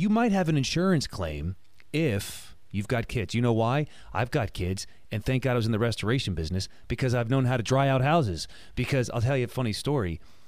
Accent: New Jersey, United States; I'm from New Jersey. Like I moved down to the Keys and I'm like, holy moly, this is crazy.

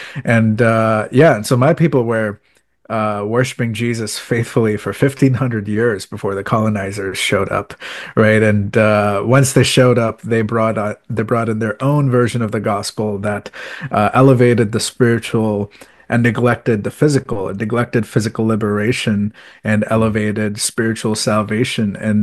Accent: Mumbai, Maharashtra, India; I was born and raised in Mumbai, India.

